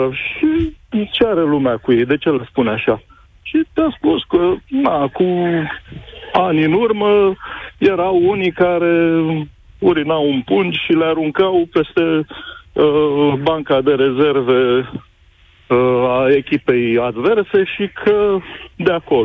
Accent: Ploiești, Prahova, Romania; Eu sunt din Ploiești.

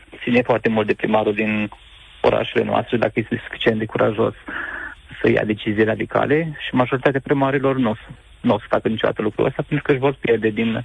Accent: Iași, Iași County, Romania; eu sunt din Iași și sunt multe comune prin care trece trenul respectiv

